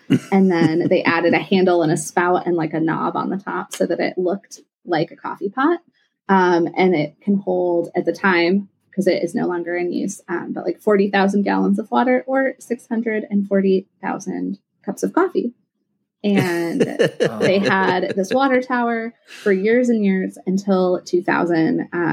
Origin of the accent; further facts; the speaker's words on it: Chicago, Illinois, United States; now in Des Moines, United States; Because I grew up in the Chicagoland area, it is my halfway point stop pretty much anytime I drive to Chicago from Des Moines.